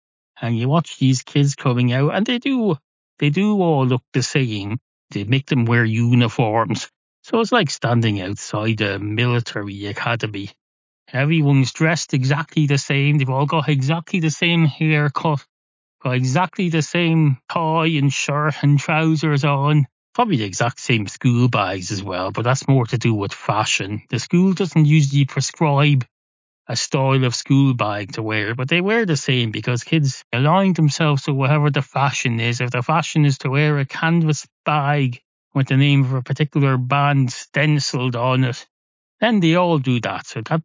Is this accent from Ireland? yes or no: yes; Ireland; You're thinking, he's not from England. And that's correct. I'm not from England. This was in Ireland.